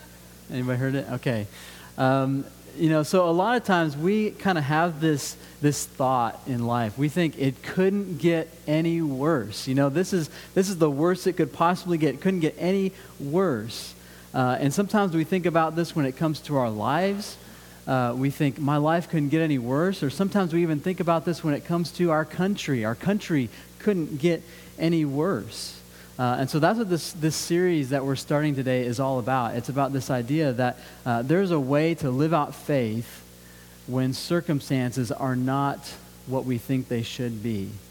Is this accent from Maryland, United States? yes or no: no; Colorado, United States; I remember growing up in Colorado and being in that place, the church had already gotten kind of pushed out of society